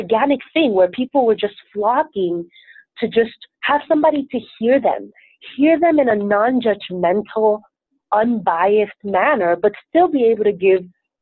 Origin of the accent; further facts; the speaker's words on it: Venezuela; born there; first language Spanish; English is a second language; Latina women of African-American descent, which is what I am, because although I was born in Venezuela, Spanish is my first language. I'm very proud of where I'm from. My parents are actually from the Caribbean. They were born in Haiti.